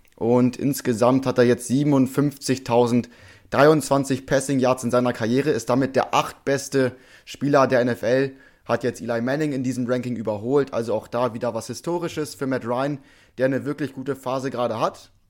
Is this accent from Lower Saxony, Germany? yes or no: no; Hamburg, Germany; Ich persönlich finde es schade als Hamburger Jung natürlich, dass Hamburg als Weltstadt im Norden das nicht geschafft hat